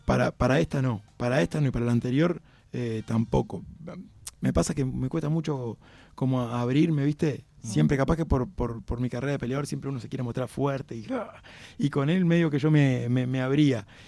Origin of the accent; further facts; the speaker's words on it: Uruguay; soy de Uruguay